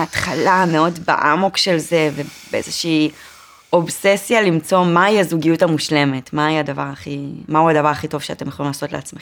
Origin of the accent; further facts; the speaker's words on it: Holon, Tel Aviv District, Israel; אז אני בת 29, אני מחולון, נשואה עם ילד בן 2.5.